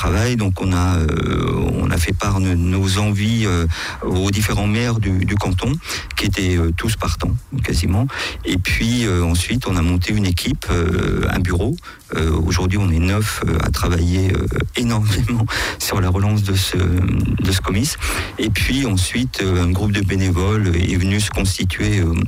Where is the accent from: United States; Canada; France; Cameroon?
France; Nevers, Bourgogne-Franche-Comté; Je suis très ancré dans le terroir, d'accord, et le territoire neversois. Je suis de Nevers.